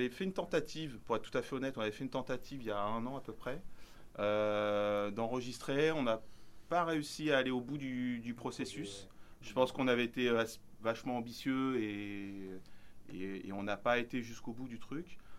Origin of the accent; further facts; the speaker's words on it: Évreux, Normandy, France; Moi, je connaissais quand j'étais gamin sur Evreux avec mes frangins, où il y avait beaucoup plus de bars qui faisaient jouer, tu vois.